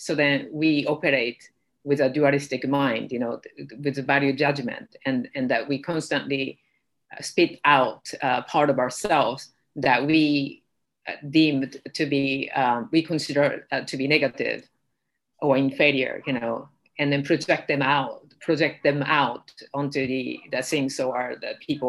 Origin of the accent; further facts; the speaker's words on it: Japan; I grew up in Japan